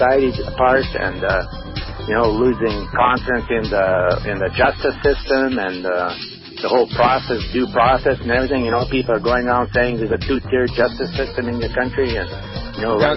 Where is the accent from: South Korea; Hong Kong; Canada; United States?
Canada; I'm Canadian, and you Americans are talking about this coup.